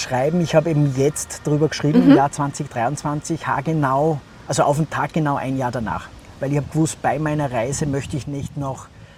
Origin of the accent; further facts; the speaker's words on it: Salzburg, Austria; Salzburg, meine Heimatstadt. Und einfach von der Heimatstadt, quasi von meiner eigenen Kindheitshaustür.